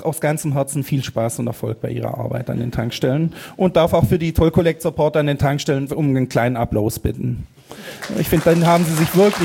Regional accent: Baden-Württemberg, Germany; Ich bin Schwabe, ist ein Geburtsfehler, kann ich nicht mehr weg davon.

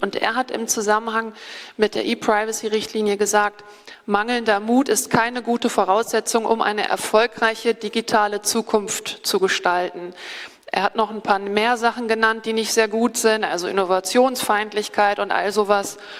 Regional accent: Bonn, North Rhine-Westphalia, Germany; now in Berlin, Germany; ich komme aus dem wunderschönen Rheinland, wie ihr schon gehört habt, nämlich hier aus Bonn, das ist meine Heimatstadt. Ich habe aber in den letzten 15 Jahren hier gelebt, in Berlin

